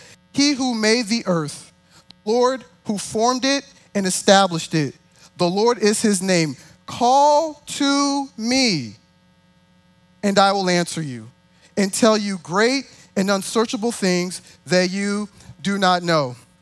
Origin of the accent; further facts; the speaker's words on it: Texas, United States; I'm from the Dallas-Fort Worth area, so you knew that was coming.